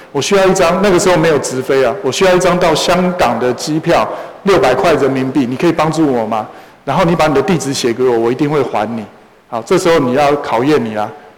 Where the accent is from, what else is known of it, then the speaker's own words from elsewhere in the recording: China; 因为特别是我们中国人